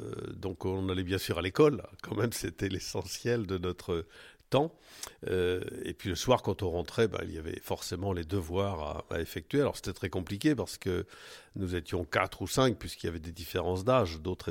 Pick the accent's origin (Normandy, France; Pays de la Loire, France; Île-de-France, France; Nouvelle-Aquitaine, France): Nouvelle-Aquitaine, France; Saint-Rémy-sur-Creuse; Je suis né moi à Saint-Rémy-sur-Creuse, c'est à 3 km de Descartes. J'y suis né, jusque l'âge de 20 ans j'y ai vécu.